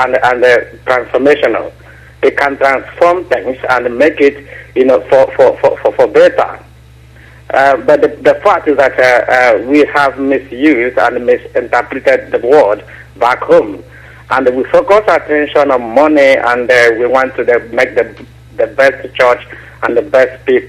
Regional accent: Ihe Mbano, Imo, Nigeria; Yes, I am from Igbo land, from Ihe Mbano.

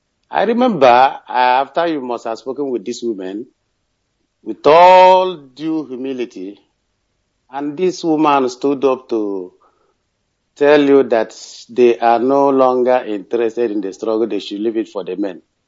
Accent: Nkwerre, Imo, Nigeria; now in Middle East; I came from Ezeama Obaere Nkwere in Biafra land.

